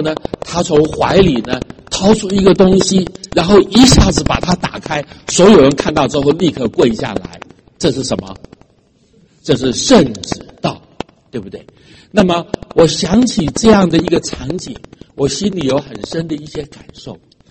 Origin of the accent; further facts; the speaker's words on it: southern Taiwan, Taiwan; 我在台湾的南部长大